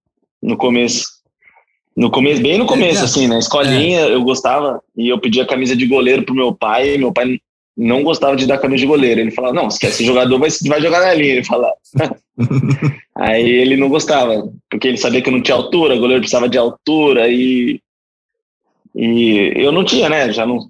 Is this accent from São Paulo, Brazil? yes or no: yes; Guarulhos, São Paulo, Brazil; eu sou de São Paulo. Muita gente acha que eu sou gaúcho. Todo mundo, na verdade, acha que eu sou gaúcho por ter jogado internacional. Mas eu sou de Guarulhos.